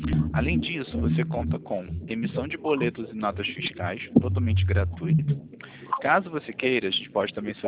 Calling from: Rio de Janeiro, Brazil

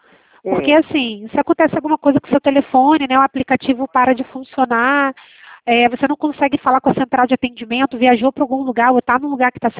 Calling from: Rio de Janeiro, Brazil; Eu falo do Rio de Janeiro

